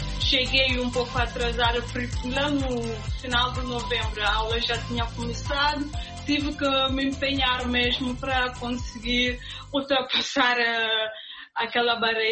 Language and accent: Portuguese; Bissau, Guinea-Bissau; now in Portugal; Eu sou de Bissau mesmo.